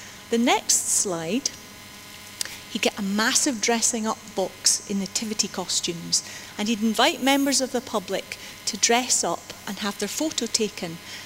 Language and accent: English; St Andrews, Scotland, United Kingdom; When I was a little girl growing up in St. Andrews, we used to go fishing off the end of the harbour.